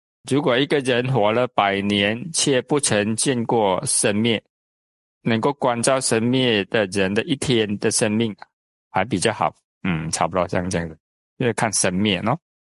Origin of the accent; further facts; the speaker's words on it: Malaysia; 我们马来西亚话也会加一点马来话嘛